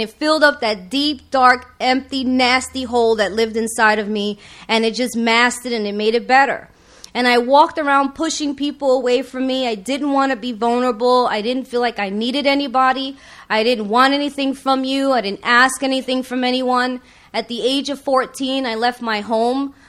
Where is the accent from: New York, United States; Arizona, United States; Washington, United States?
New York, United States; now in Los Angeles, United States